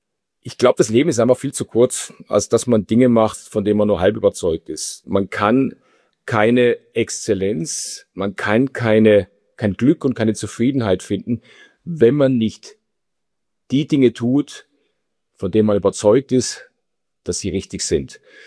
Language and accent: German; Austria; dass in Deutschland nicht anders als Österreicher, wir sind da eher bei denen, die lange an den Dingen festhalten.